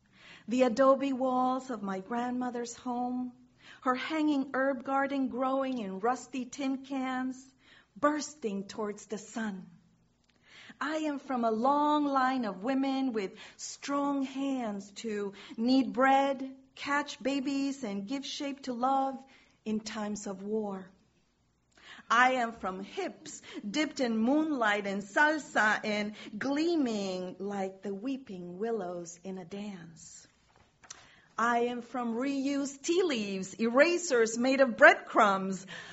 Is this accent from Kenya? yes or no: no; Chile; also born or lived in New Jersey / New York / Rhode Island / Puerto Rico; When I say I'm from Chile, they might ask about what city and what school I went to. That would have several answers.